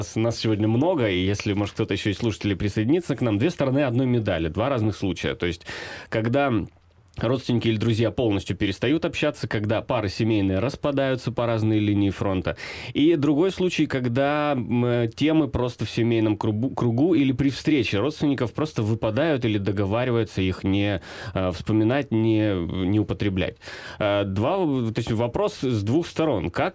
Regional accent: Donbas, Ukraine; born there; я родился на Донбассе

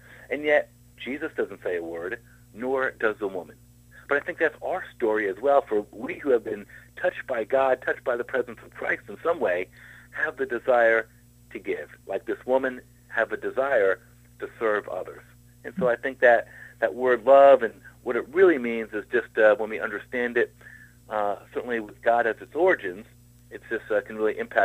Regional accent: United States; For myself as an American, where, we value liberty, independence, freedom

